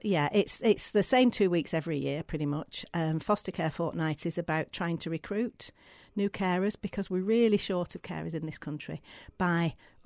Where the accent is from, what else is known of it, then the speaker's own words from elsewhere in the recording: Manchester, North West England, United Kingdom; now in Macclesfield, United Kingdom; I'm from North Manchester, but I feel like a native of Mac.